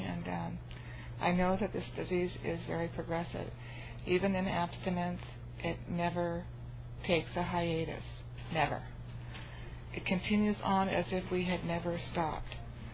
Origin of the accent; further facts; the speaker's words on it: The Dalles, Oregon, United States; I'm from the Dalles, Oregon, in the beautiful Columbia River Gorge.